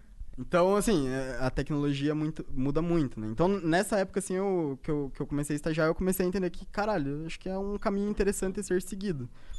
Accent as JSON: {"language": "Portuguese", "town": "Ponta Grossa", "region": "Paraná", "country": "Brazil", "said": "eu saí de Ponta Grossa porque lá na minha cidade não tinha muito espaço para tecnologia. Então eu fui para Curitiba"}